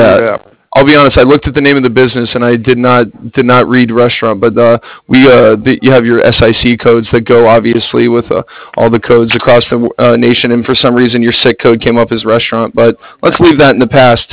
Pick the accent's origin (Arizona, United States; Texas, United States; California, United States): California, United States; San Diego; I am from San Diego, California.